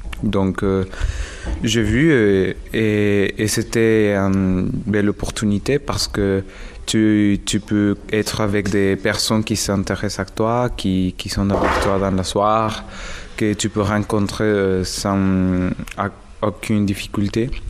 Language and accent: French; Bolivia; French is a second language; moved away as an adult; now in France; je viens de la Bolivie. Donc oui, c'est effectivement un pays de l'Amérique du Sud. Donc je suis venu ici parce que j'ai eu l'opportunité de faire mes études ici en France.